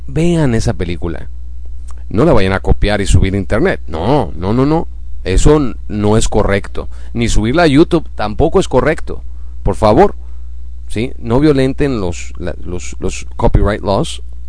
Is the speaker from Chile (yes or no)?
no; United Kingdom; Como ex británico, estoy bien consciente de que las autoridades les encanta estar metiendo sus narices dentro de la vida de las personas